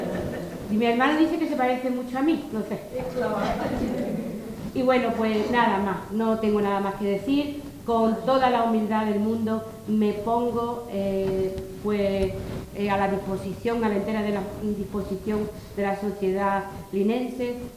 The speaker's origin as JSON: {"language": "Spanish", "town": "San Roque", "region": "Andalusia", "country": "Spain", "also_born_or_lived": "La Línea / Sevilla", "lives_now": "Guadiaro, Spain", "said": "Yo soy campo gibraltareña de pie a cabeza. He nacido en La Línea, vivo en Guadiaro, soy de San Roque, he estado en Algeciras, bueno, en fin, ya me queda todo. Ya me queda todo. Y estuve en Sevilla, me tuve que venir, porque es que el campo de Gibraltar me tiraba"}